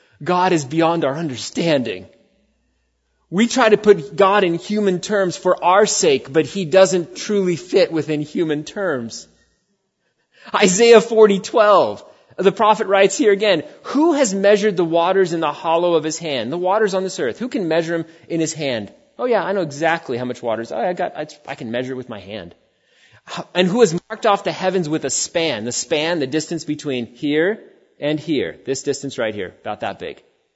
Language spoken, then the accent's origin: English; Queens, New York, United States; born there; moved away as an adult; also born or lived in Arizona; So I was born in Queens, New York. You can't see the stars in Queens, New York.